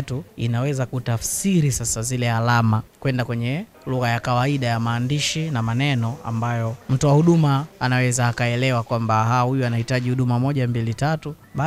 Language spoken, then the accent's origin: Swahili; Iringa, Tanzania; natokea Iringa